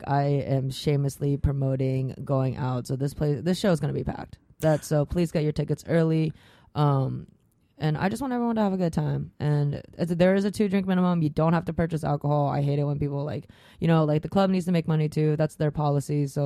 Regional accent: Sacramento, California, United States; growing up in Sac, it was weird being gay here.

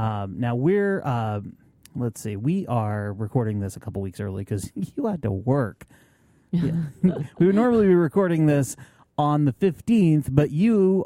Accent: Northeast, United States; now in California, United States; Like, I'm from the Northeast, so when summer is over, it's normally cold.

